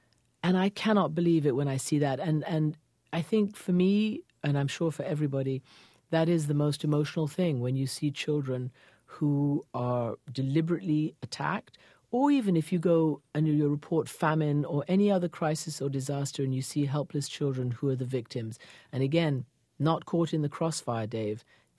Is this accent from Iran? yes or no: yes; Iran; My mom's English. My father's Iranian. I grew up in Iran. And I grew up throughout my childhood and adolescence. And when I was 20 years old, there was a revolution